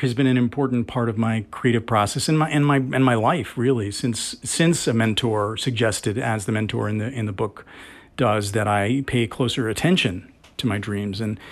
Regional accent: United States; at the end of the day, I am American.

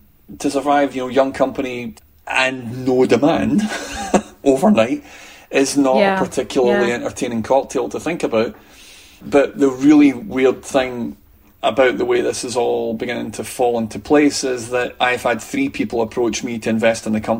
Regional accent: Scotland, United Kingdom; Yeah, I'm Scottish originally.

